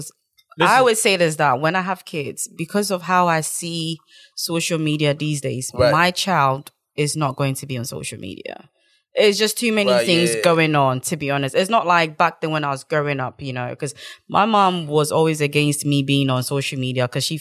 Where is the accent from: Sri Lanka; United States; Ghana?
Ghana; moved away; growing up in Ghana.